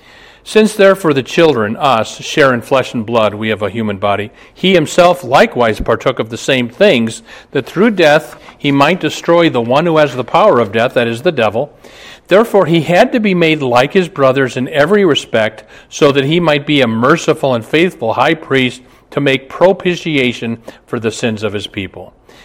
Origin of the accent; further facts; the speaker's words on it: Omaha, Nebraska, United States; I just visited my hometown of Omaha, Nebraska.